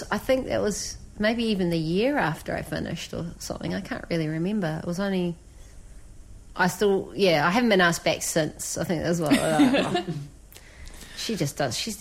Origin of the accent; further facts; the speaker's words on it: New Zealand; I'm from New Zealand, dude.